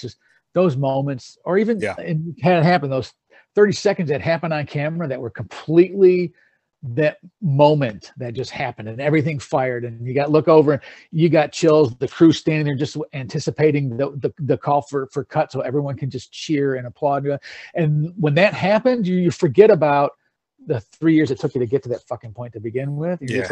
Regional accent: Detroit, Michigan, United States; because they found out I was from Detroit.

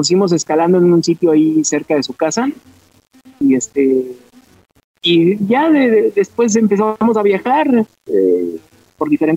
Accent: Irapuato, Guanajuato, Mexico; born there; Yo nací en la ciudad de Irapuato. Yo sí soy del estado de Guanajuato. Y bueno, pues aquí yo me vine a vivir a Guanajuato capital precisamente por La Plata.

